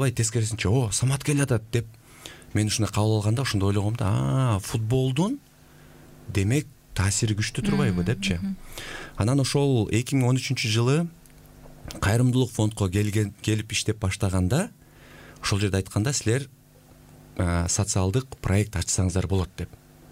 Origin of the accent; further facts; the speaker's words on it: Talas Region, Kyrgyzstan; Мен ошол Талас жеринде чоңойгонмун. Үй бүлөбүздө 7 бир тууган.